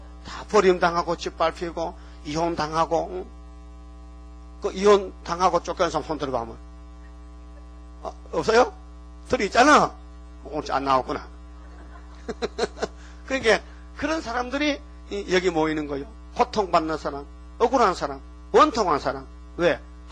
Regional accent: Uiseong, North Gyeongsang, South Korea; 경상도 선산 우리 고향에서 백리백 안돼. 예? 의성에서 선산이 백리백 안돼.

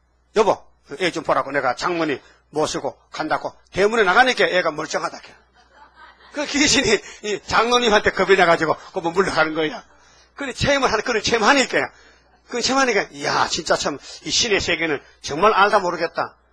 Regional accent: Uiseong, North Gyeongsang, South Korea; 제가 태어난 곳 한골에서 태어났는데 의성군 다이면 달재동 한골 임금님 나는 골짜기 태어났다 내가요. 내 고향이 임금 골짜기요.

